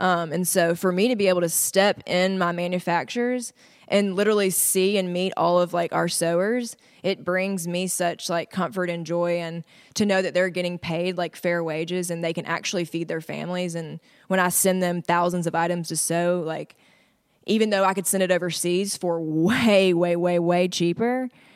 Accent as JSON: {"language": "English", "country": "United States", "said": "And I was like, well, I'm Native American and like we have a teepee, you know, what about tribe?"}